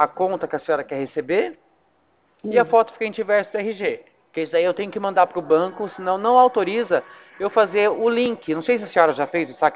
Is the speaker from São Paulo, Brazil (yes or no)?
yes; Itapetininga, São Paulo, Brazil; Eu sou aqui de Tapetininga.